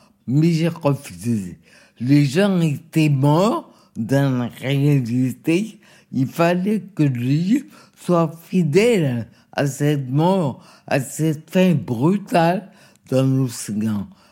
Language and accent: French; Guadeloupe; je pense que je suis guadeloupéen, mais à ma manière, à moi